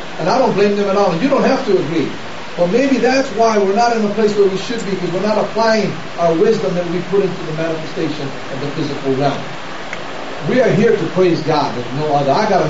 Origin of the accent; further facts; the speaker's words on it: Kailua, Hawaii, United States; I grew up in Kailua.